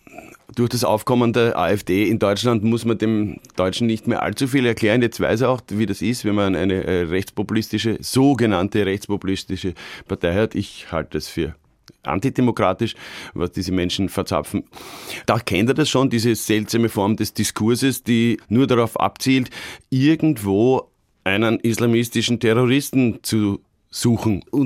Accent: Austria; weil ich bin ja Österreicher

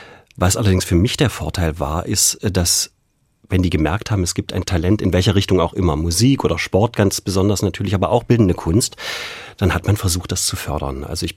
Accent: Germany; Ich bin in der DDR groß geworden

